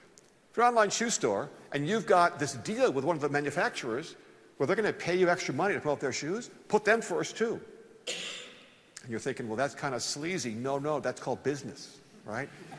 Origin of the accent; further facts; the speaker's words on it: United States; Sorry, I'm an American. Sneakers. You'd say trainers, probably, right?